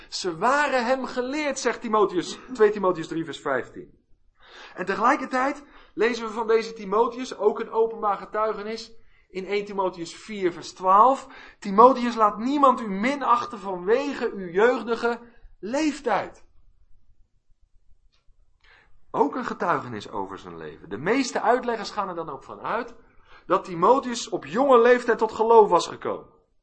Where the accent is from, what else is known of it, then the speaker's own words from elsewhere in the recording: South Holland, Netherlands; Ik kom uit het Westland, van origine, en het Westland staat bekend om zijn glastuinbouw.